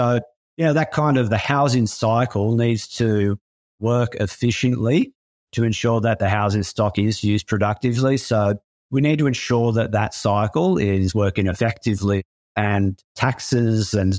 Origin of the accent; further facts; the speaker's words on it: Australia; Yeah, well, I'm from Australia. So just moved back after that experience.